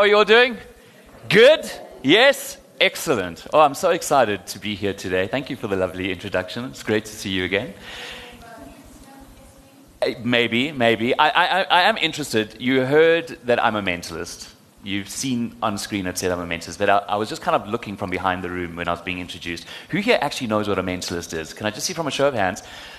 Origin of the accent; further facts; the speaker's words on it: Johannesburg, Gauteng, South Africa; now in Cape Town, South Africa; I'm the youngest of four children. I grew up in Joburg, although I live in Cape Town now.